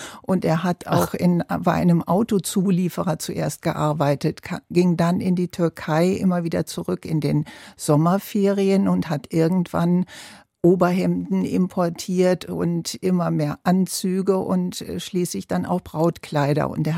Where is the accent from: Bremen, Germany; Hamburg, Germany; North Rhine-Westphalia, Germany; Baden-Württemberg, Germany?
North Rhine-Westphalia, Germany; Duisburg; Ich komme aus Duisburg-Walsum und das ist der Nachbarstadtteil von Marxloh, ganz genau.